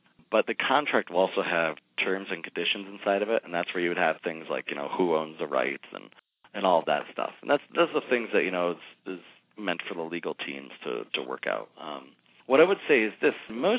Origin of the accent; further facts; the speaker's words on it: Binghamton, New York, United States; I grew up in Binghamton, New York, so I know exactly where Harrisburg is.